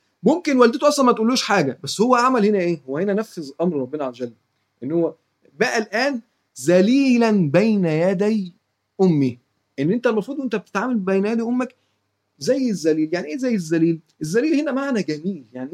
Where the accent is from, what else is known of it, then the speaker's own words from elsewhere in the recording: Egypt; عندنا في مصر ده حرام، ولا تقل لهما أف ولا تنهرهما